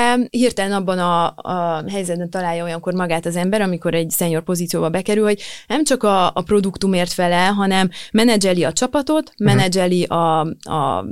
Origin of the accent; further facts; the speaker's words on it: Romania; Az én történetem az Erdélyből indul, én Erdélyből származom, és az egyetemet ott végeztem, többek között, Kolozsváron.